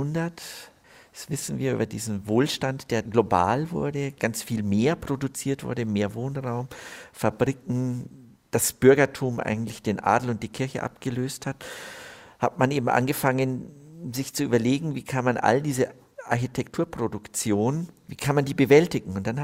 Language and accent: German; Bavaria, Germany; Ich bin natürlich als Oberbayer sehr geprägt durch Barock und Rokoko.